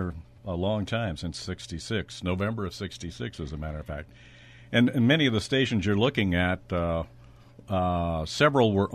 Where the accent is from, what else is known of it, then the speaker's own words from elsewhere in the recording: Kansas City, Missouri, United States; I was born in Kansas City, and then we lived in the suburbs of Kansas City.